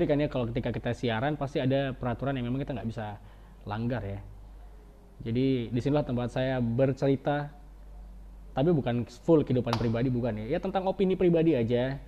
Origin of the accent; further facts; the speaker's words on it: West Nusa Tenggara, Indonesia; moved away as an adult; now in East Nusa Tenggara, Indonesia; Saya orang rantauan. Saya kedua orang tua saya orang Jawa, kemudian lahir besar di Lombok. Kuliah ya. Sampai SMA di Lombok, kemudian berpindah-pindah nomaden ya.